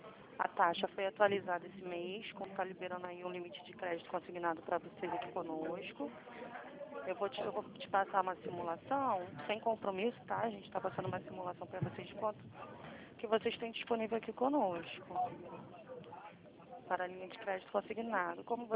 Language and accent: Portuguese; Santa Cruz, Brazil; Eu moro pertinho de você, sou de Santa Cruz.